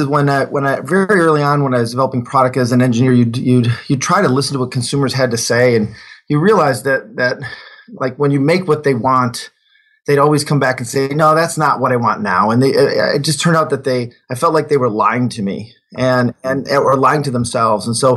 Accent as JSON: {"language": "English", "town": "Detroit", "region": "Michigan", "country": "United States", "tie": "born or raised there", "said": "I grew up in Detroit, and we had this thing called Big Junk Day"}